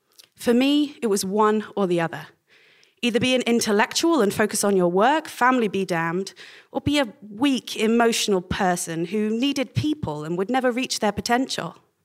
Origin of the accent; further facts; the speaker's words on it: England, United Kingdom; It's because he moved to Oxford University from MIT that I grew up in England at all.